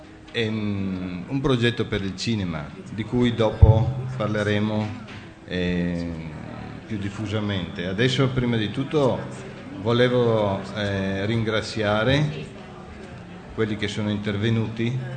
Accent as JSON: {"language": "Italian", "region": "Friuli-Venezia Giulia", "country": "Italy", "said": "E io sono friulano di origine, perciò per me il focolare ha un significato particolare."}